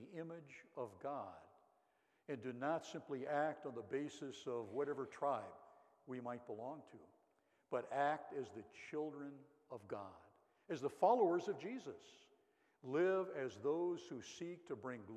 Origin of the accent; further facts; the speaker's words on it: United States; Now, growing up in America, I have to say, my life has been enriched with lots of possibilities